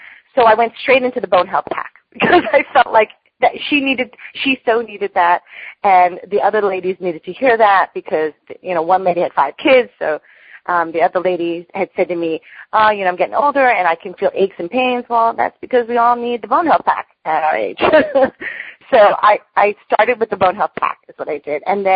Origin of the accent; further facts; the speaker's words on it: New York, United States; now in San Diego, United States; One actually lives less than a mile from where I grew up in Long Island.